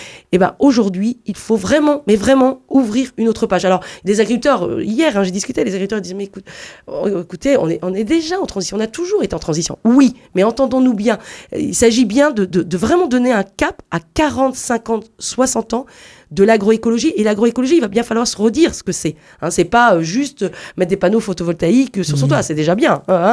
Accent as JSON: {"language": "French", "region": "Brittany", "country": "France", "tie": "born or raised there", "said": "je suis issue du sud de Morbihan, j'ai grandi dans une ferme laitière"}